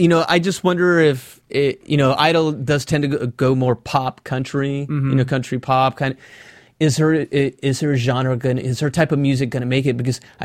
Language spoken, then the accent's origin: English; New Mexico, United States; I'm from New Mexico.